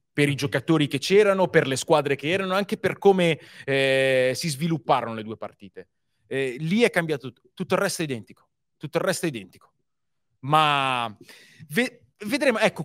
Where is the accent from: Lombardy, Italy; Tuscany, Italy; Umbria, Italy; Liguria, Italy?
Lombardy, Italy; Pavia; non lo so, ma sono di Pavia, insomma, è più o meno la stessa cosa